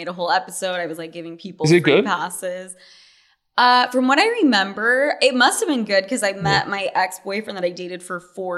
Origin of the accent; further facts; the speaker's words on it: Utah, United States; now in New York City, United States; No, I'm from Utah.